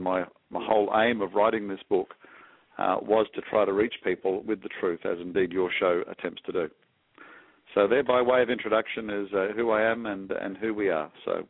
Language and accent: English; Australia; moved away as an adult; now in United States; As your listeners can hear, I'm not from America. I'm actually Australian, and I moved over to head up the U.S. office about 2 years ago.